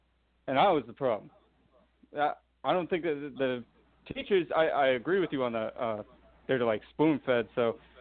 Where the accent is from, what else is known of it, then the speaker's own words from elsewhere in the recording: Boston, Massachusetts, United States; I'm a Bostonian.